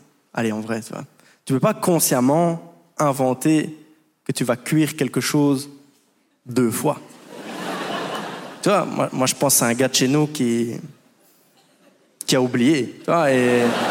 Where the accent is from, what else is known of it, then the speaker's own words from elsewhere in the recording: Belgium; moi, je viens de Belgique et il y a un cliché comme ça qui se répand un peu partout